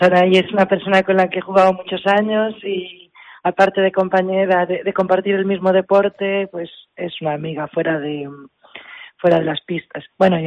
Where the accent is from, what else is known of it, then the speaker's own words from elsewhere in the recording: Galicia, Spain; para mí como gallega